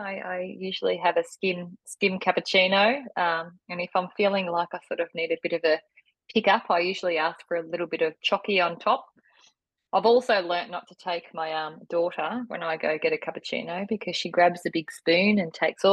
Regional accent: Victoria, Australia; now in Kiama, Australia; In actual fact, I'm originally from Victoria, so Kiama was a bit of a holiday destination for us many, many moons ago

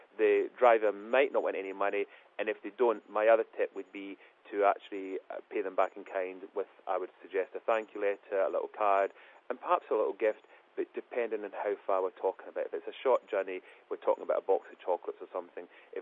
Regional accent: United Kingdom; Now, us being British, we don't discuss money.

